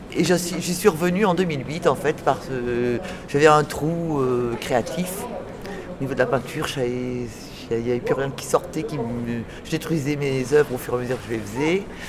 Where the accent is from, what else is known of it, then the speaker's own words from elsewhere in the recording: Nouvelle-Aquitaine, France; Je suis de Creuse.